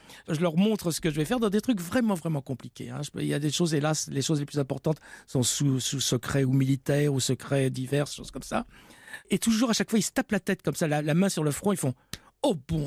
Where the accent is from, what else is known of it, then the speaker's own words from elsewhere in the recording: France; Oui, alors je me suis arrêté à 12 degrés. Je suis français.